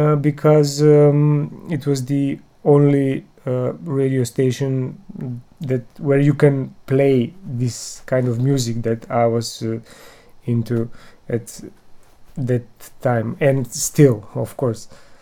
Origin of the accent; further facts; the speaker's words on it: Skopje, North Macedonia; English is a second language; from Skopje, Macedonia